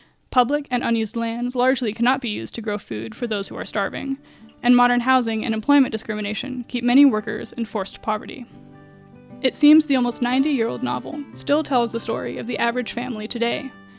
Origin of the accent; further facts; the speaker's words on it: Amarillo, Texas, United States; from Amarillo, Texas